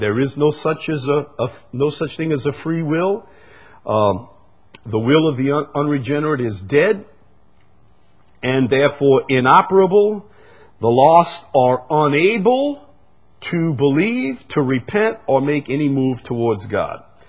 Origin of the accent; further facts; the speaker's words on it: Chalmette, Louisiana, United States; I'm just a simple fellow, but I'm from Chalmette. You can't expect a whole lot from it.